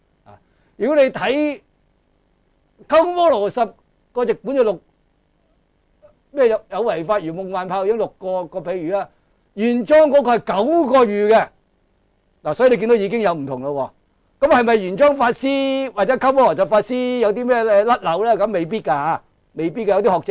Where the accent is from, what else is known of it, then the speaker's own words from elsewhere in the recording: China; 因為我哋中國人由隋唐開始建立落嚟噶啦，講經嘅系統啊